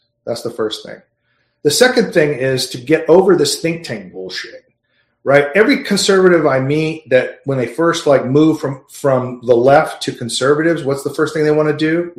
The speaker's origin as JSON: {"language": "English", "town": "Plainview", "region": "Texas", "country": "United States", "tie": "born or raised there", "said": "They actually go through my hometown of Plainview, Texas."}